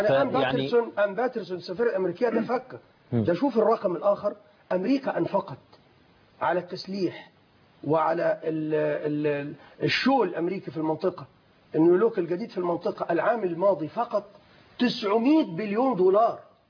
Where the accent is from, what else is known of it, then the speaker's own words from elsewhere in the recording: Egypt; نحن كمصريين